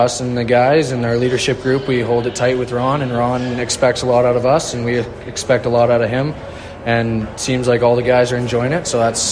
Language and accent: English; Olds, Alberta, Canada; also born or lived in Red Deer / Airdrie; From west of Olds. I live on a farm there. I played in Olds for most of my minor hockey, then moved to Red Deer, then went to Airdrie.